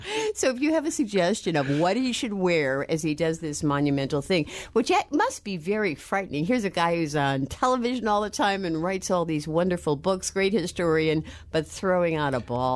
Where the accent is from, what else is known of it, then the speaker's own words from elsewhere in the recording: Chicago, Illinois, United States; He, and I'm from Chicago as well, but I'm a White Sox fan, but I just found out that he is as well.